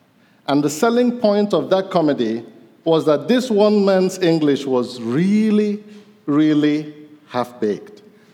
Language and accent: English; Eastern Nigeria, Nigeria; Growing up in Nigeria, eastern parts of Nigeria as a boy